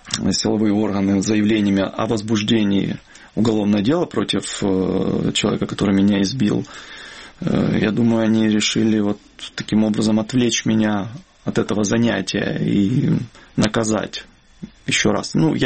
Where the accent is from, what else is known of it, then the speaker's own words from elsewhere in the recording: Ukraine; я украинец. То есть украинская символика говорила о том, что я украинец, поддерживаю Украину.